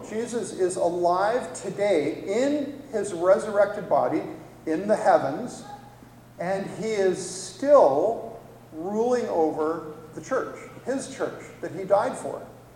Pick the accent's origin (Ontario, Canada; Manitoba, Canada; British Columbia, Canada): British Columbia, Canada; Richmond; My wife Penny is here. We're from Richmond, British Columbia, just on the other side of the water.